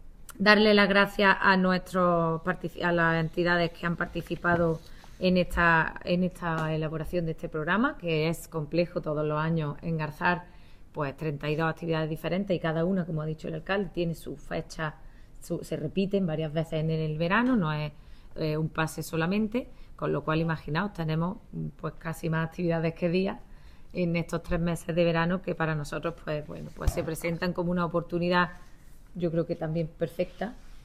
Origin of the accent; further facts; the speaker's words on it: Andalusia, Spain; como andaluces que somos, de vivir nuestras calles y de disfrutar de los rincones de nuestra ciudad